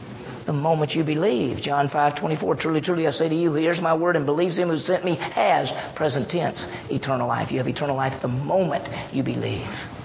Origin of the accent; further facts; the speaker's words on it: Meridian, Mississippi, United States; I grew up in Mississippi. I grew up in Meridian, Mississippi, which had about 40,000, 50,000 people.